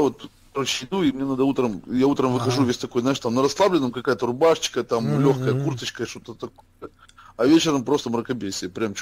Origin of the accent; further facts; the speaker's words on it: Odesa, Odesa Oblast, Ukraine; Ну, блин, мы-то специалисты по рявканию, мы же одесситы, чё, как по-другому?